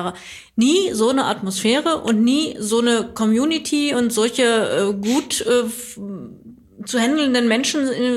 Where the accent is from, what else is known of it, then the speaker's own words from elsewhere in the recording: Recklinghausen, North Rhine-Westphalia, Germany; als Nicht-Bottropperin dazwischen grätschen. Ich bin ja aus Recklinghausen, wie gesagt, ne? Und ich wohne auch immer noch